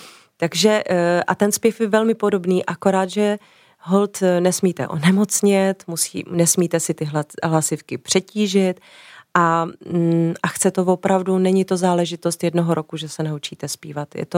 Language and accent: Czech; Těptín, Central Bohemian Region, Czechia; Já jsem vyrůstala v Těptíně, že jo, jak už jsem tady zmínila, a tam nebylo nic. To byla chata a tam jezdili lidi jenom na víkendy.